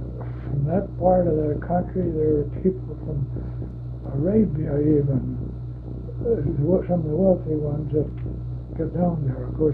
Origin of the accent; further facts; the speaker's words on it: Miraj, Maharashtra, India; born there; I was born in India. My father was a Michael missionary in India, Presbyterian Church. And I was born in, say, called Mirage, M-I-R-A-J